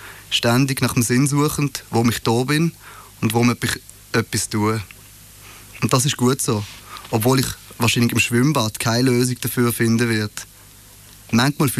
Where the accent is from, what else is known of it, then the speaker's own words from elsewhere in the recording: Basel, Basel-Stadt, Switzerland; Ich komme aus Basel und aufgewachsen bin ich in einem jüdischen Quartier, im Ghetto dort, in der gleichen Straße wie die Synagoge.